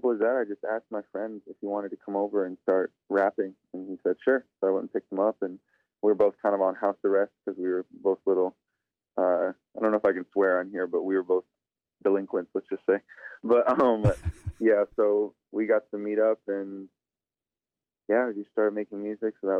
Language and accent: English; Sioux Falls, South Dakota, United States; I grew up in South Dakota. Grew up on the east side in Sioux Falls, and my whole family's on the western part of the state in Pine Ridge.